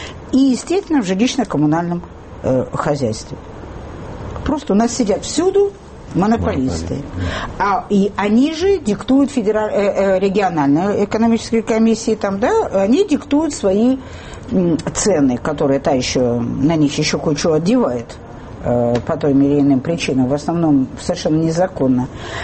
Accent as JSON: {"language": "Russian", "region": "Moscow", "country": "Russia", "said": "мы все москвичи"}